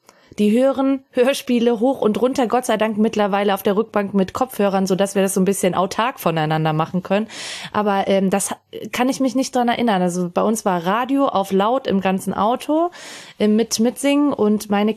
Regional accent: Austria; ich bin ja Österreicherin, das heißt, ich bin immer nach Deutschland in den Urlaub gefahren.

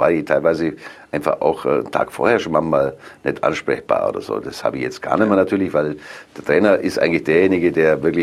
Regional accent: Augsburg, Bavaria, Germany; Das ist meine Heimatstadt

